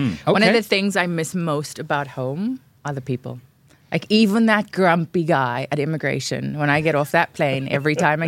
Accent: South Africa; It's a big part of it is us being South African as well.

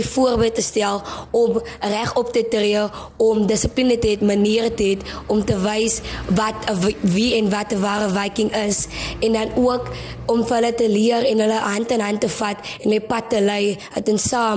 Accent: Paarl, Western Cape, South Africa; ek is plaaslik van die Parel af. Ek het laerskool Drakenstein, Hoërskool Hoërskool Laborie en ek is net mal om hier in die Parel te wees, dis maar die dorp waar familie vandaan kom.

